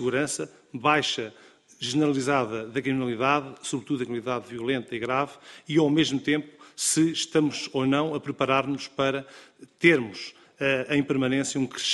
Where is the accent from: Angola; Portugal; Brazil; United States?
Portugal; nós temos que ser capazes, enquanto portugueses